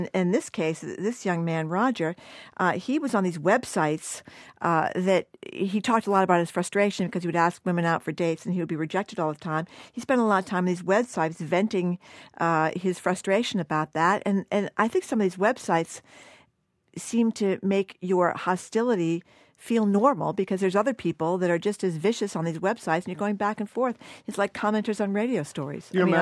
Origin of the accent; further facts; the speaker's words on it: Massachusetts, United States; But you know, I'm from Massachusetts.